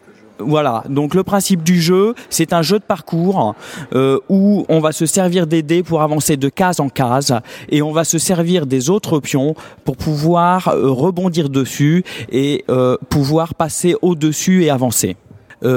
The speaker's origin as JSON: {"language": "French", "town": "Avranches", "region": "Normandy", "country": "France", "lives_now": "Île-de-France, France", "said": "je suis normand, d'Avranches plus précisément, et exporté en région parisienne pour des besoins professionnels. Mais mon âme est normande."}